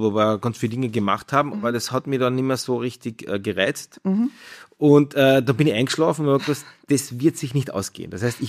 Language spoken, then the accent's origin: German; Bad Kleinkirchheim, Carinthia, Austria; Ich bin ursprünglich ein Bergbub aus Bad Lenkirchheim, bin aufgewachsen in den Bergen